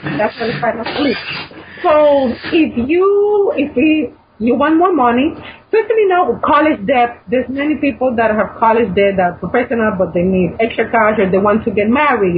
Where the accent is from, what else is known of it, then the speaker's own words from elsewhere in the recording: Puerto Rico; Like, I'm from Puerto Rico, we're still recovering.